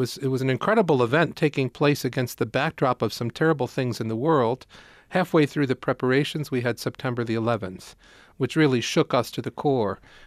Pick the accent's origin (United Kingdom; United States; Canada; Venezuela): United States; Irondequoit, New York; I grew up in East Irondequoit, St. Ambrose Parish.